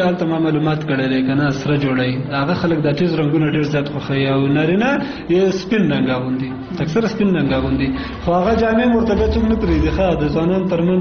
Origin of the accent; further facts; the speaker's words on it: Kunar, Afghanistan; زه اصلا د کونړ ولایت اوسیدونکی یم